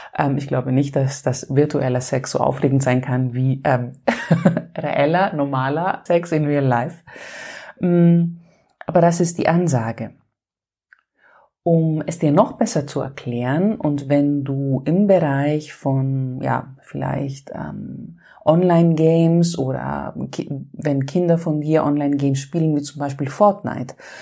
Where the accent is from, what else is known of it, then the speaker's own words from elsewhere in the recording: Greece; Und ich bin ja Griechin